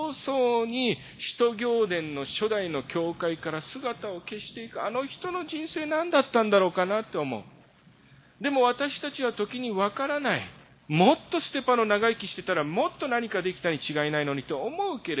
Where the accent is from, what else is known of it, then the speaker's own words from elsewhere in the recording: South Korea; born there; Japanese is a second language; 私の場合ですと私は韓国で生まれて親父を知らない